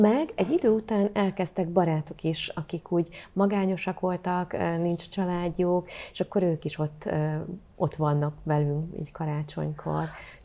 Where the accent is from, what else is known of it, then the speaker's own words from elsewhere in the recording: Karcag, Jász-Nagykun-Szolnok, Hungary; born there; Én vidéki vagyok, karcagi születésű, és a szüleim és az öcsém is ott élnek